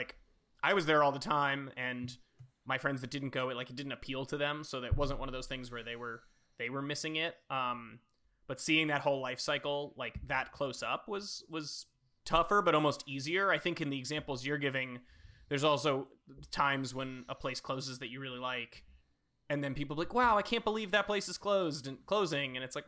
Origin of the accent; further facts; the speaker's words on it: Newburyport, Massachusetts, United States; I mean, it happened to me growing up in Newburyport as well